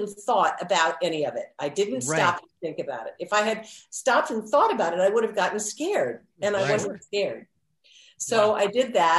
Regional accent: Manhattan, New York, United States; I mean, I was raised in Manhattan with concrete and cement. That, you know, that was my life, concrete and cement.

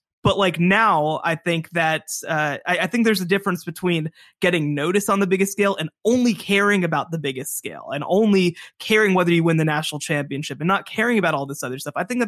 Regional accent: Dallas, Texas, United States; I watched Texas because I grew up in Dallas, but like, I wasn't a fan.

